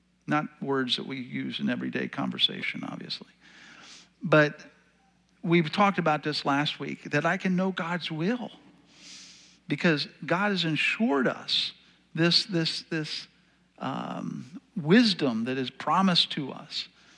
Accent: Pennsylvania, United States; So when I look at the flag, I know it's the American flag, but also I am represented as from Pennsylvania.

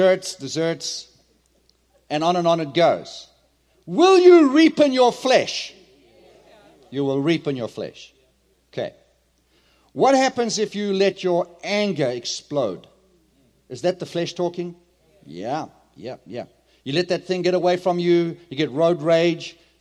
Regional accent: South Africa; I come from South Africa.

